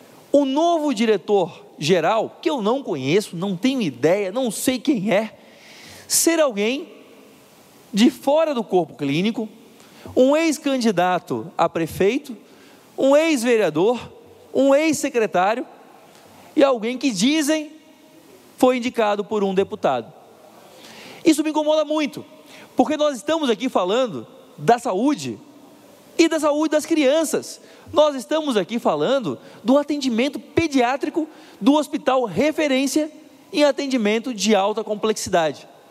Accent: São José, Santa Catarina, Brazil; Eu sou de São José, fui vereador em Florianópolis. Minha família é do Oeste, mas eu cresci aqui na região

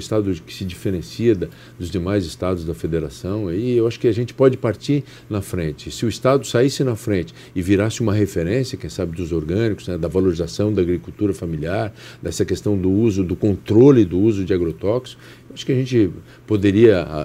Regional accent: Brazil; E a gente, como brasileiro, já que é um momento de eleição

